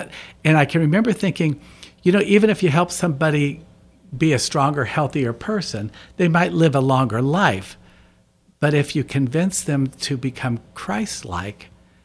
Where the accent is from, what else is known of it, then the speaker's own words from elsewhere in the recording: Marion, Indiana, United States; I grew up in Marion, Indiana, and had a great life there. I come from a very large Irish Catholic family, Irish and German, but in Marion, everybody's the Irish, not the German.